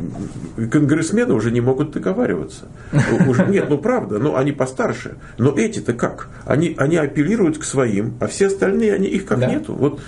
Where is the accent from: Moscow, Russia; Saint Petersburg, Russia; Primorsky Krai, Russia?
Moscow, Russia; я как москвич коренной